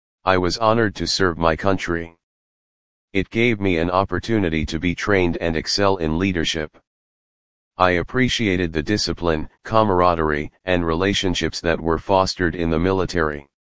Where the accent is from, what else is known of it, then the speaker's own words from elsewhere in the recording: Anderson, South Carolina, United States; born there; I was born in Anderson, South Carolina, the child of a Baptist pastor, who later joined the United States Navy when I was 5 years old.